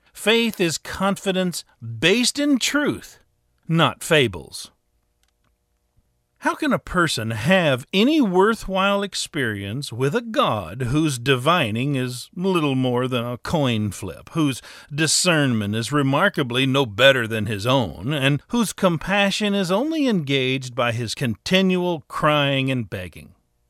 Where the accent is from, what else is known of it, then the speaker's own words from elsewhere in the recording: Melbourne, Florida, United States; born there; I was born in Melbourne, Florida.